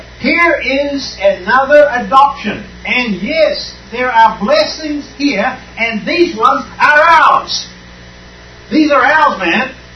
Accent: New Zealand; Now, man, when I was growing up in New Zealand, in high schools, they had corporal punishment.

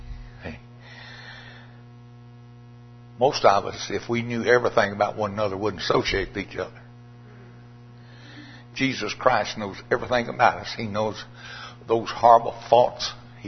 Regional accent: Coleman, Texas, United States; Hey, I come from Coleman, Texas. You go nowhere and turn right to get to Coleman.

